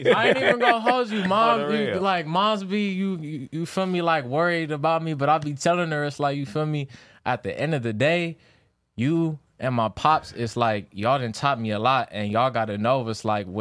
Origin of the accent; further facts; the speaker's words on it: Palmdale, California, United States; I'm from Palmdale.